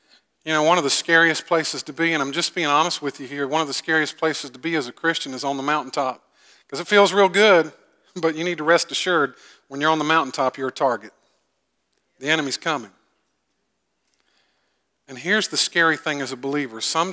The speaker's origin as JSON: {"language": "English", "town": "Augusta", "region": "Georgia", "country": "United States", "said": "So I'm from Augusta. I guess I'm from South Georgia."}